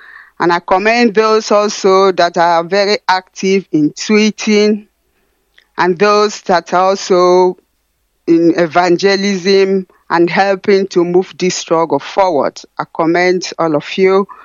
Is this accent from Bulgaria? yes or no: no; Ihechioma, Nigeria; I'm from Ihechioma in Biafra land.